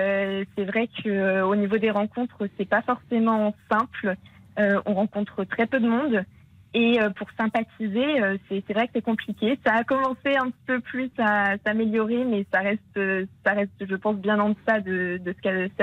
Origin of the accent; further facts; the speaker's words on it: Brittany, France; now in Paris, France; Alors, je viens de Bretagne, du Morbihan.